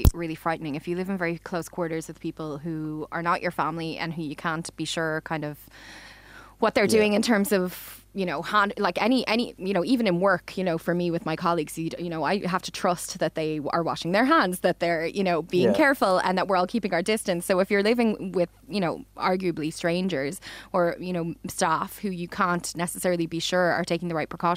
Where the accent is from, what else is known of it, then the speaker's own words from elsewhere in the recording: Ireland; as white Irish people, you know, people who are born white Irish in Ireland